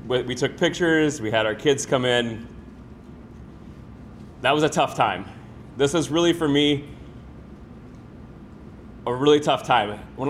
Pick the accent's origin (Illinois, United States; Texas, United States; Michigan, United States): Illinois, United States; we were, just an average Christian family in the Midwest. I grew up in Illinois most of the time. I was born here but moved to Illinois.